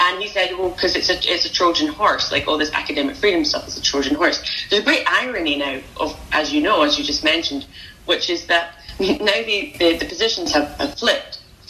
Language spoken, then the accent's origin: English; Glasgow, Scotland, United Kingdom; I had three brothers and I was brought up in Glasgow